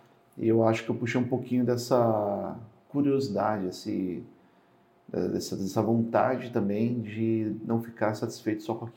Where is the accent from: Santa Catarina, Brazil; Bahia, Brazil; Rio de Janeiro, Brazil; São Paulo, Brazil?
São Paulo, Brazil; Campinas; also born or lived in Belo Horizonte; nasci em Campinas em setembro de 87, né? Eu sou um campineiro apaixonado, né? Morei um ano e meio em BH e por mais que a cidade fosse muito gostosa, eu sentia falta de Campinas